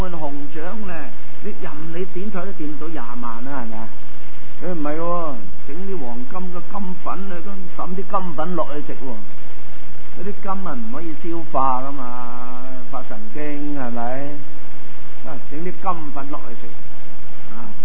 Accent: China; 我们中国人认为要有报应，没有报应呢就做坏人是对的，做好人是不好的。

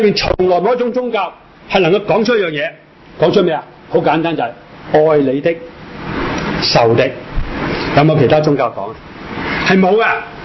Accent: China; 傍晚就系逾节啦，即系我哋中国人嘅新年。

